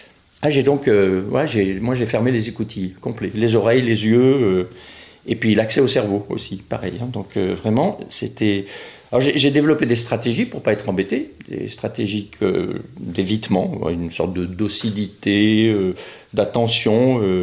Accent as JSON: {"language": "French", "town": "Montélimar", "region": "Auvergne-Rhône-Alpes", "country": "France", "tie": "born there", "said": "Je suis né à Montélimar, en France, donc en octobre 45."}